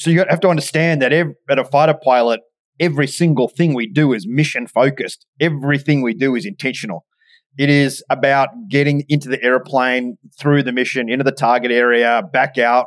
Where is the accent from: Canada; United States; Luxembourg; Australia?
Australia; accent: Australian; also born or lived in United Kingdom; And I flew, as my accent might give me away, in the Royal Australian Air Force. I lived in the United Kingdom.